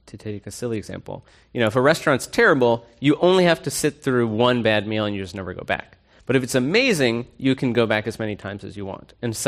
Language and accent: English; East Coast, United States; I'm from the East Coast